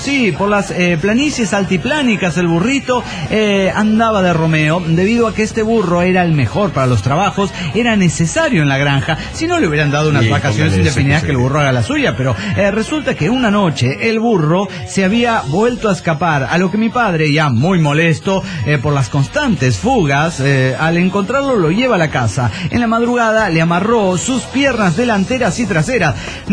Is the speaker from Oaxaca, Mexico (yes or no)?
no; Zapopan, Jalisco, Mexico; de Zapopan, Jalisco.